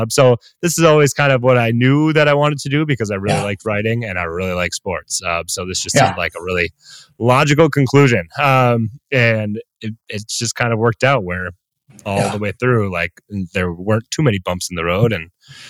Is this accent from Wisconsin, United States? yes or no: yes; River Falls, Wisconsin, United States; Yeah. So just literally 15 minutes from the bridge, River Falls, Wisconsin.